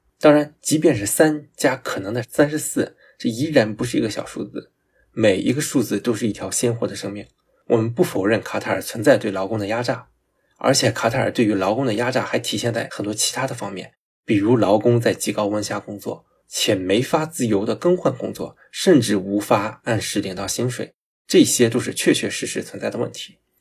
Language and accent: Chinese; China; 作为一个中国人，作为一个背地里被人称之为很粉的中国人，经历过08奥运会以及新疆棉事件